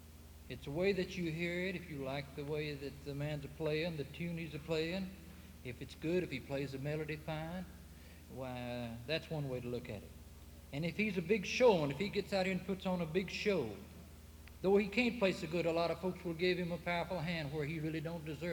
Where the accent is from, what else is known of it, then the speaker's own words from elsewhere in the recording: Kentucky, United States; And I've always believed in old-time Southern playing because I'm from Kentucky